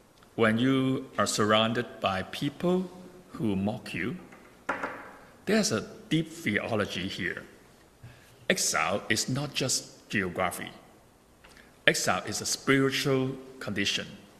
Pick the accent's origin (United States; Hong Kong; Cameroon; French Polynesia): Hong Kong; I'm from Hong Kong.